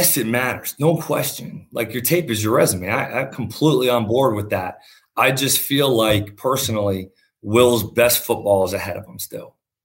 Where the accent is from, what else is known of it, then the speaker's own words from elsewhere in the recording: Northeast, United States; And I'm from the Northeast, like you said, and then went out to L.A.